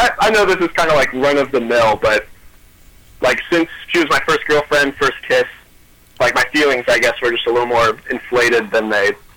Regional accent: Columbus, Ohio, United States; I'm originally from Columbus. And then I go to a school in the Dayton area.

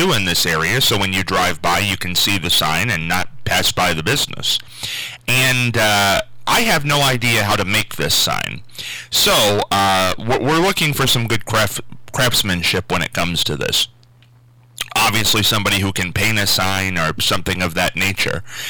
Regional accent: Marion, United States; when I was growing up in Marion

